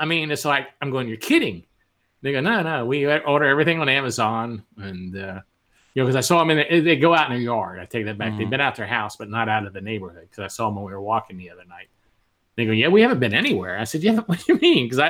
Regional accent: Texas, United States; if you're in California or New York and you're there talking to someone, I'm from Texas

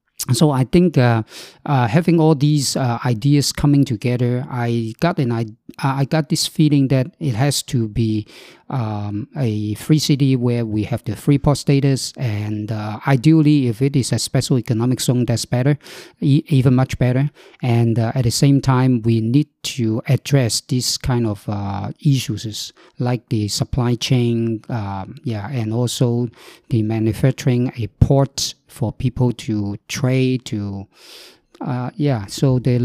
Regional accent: Hong Kong; moved away as an adult; I was born in Hong Kong, and I describe myself as made in Hong Kong because I lived there for 61 years without leaving Hong Kong for more than a month.

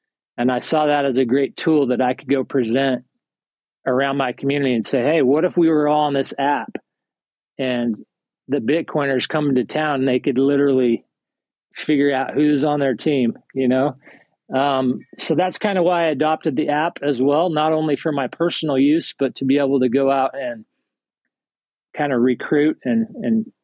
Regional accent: Salt Lake City, Utah, United States; moved away as an adult; now in East Texas, United States; I'm originally from Salt Lake City. At that time, I described earlier when the world went to hell, we decided to move out here to East Texas and start a homestead.

